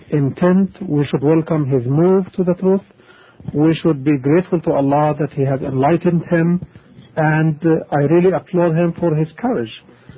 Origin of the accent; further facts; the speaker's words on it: United States; I'm an American brother who never been Iranian